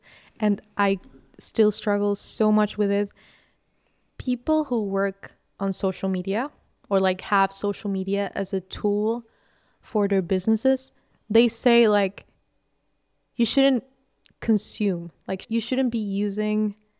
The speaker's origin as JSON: {"language": "English", "country": "Venezuela", "also_born_or_lived": "Paris", "said": "We met when I lived in Paris. We're both from Venezuela, and we met through her cousin."}